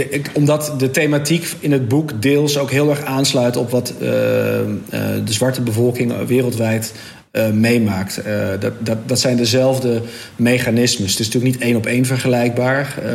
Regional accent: Belgium; now in Netherlands; ik heb zelf ook een biculturele achtergrond als Belg.

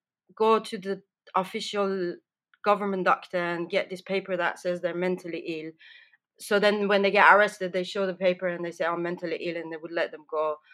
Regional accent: Tehran, Tehran Province, Iran; Tehran has always been really different from everywhere else. And I grew up in Tehran. I didn't really know about other places.

